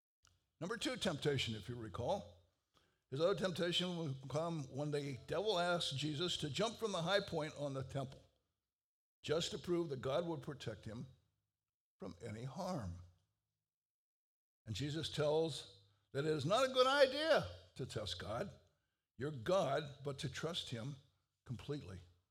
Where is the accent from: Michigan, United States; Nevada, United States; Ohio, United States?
Ohio, United States; Columbus; You know, I come from Ohio. I come from the city of Columbus. I went to the Ohio State University.